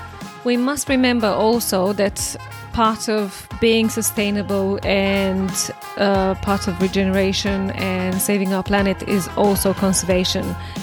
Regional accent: Romania; So I come from Romania.

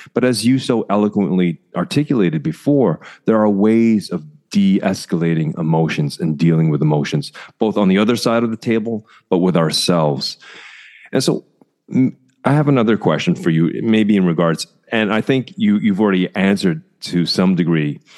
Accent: Canada; So when myself as a Canadian asking you a direct question

